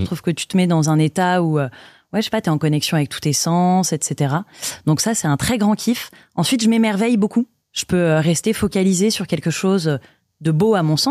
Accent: Paris, Île-de-France, France; je suis parisienne. J'aime Paris et je déteste Paris à la fois.

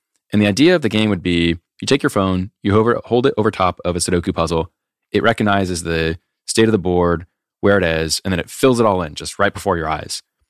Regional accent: Des Moines, Iowa, United States; Brad, my co-founder, and I grew up in Des Moines, and we met each other in the year 2000.

